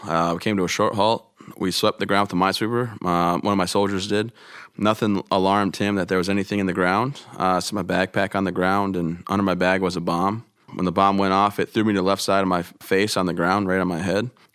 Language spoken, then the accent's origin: English; Vassar, Michigan, United States; I'm from Vassar, Michigan, a small town, but love where I'm from.